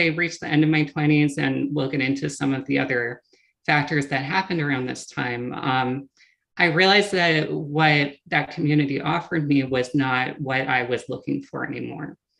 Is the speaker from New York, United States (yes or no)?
yes; New York City, New York, United States; I grew up in New York City, and so I had friends of a lot of different religious traditions and no religious traditions.